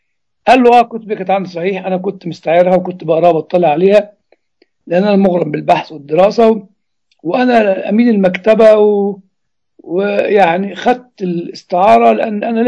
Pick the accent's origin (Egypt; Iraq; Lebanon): Egypt; لأن العلاج اللي عندنا في مصر مش هينفعك.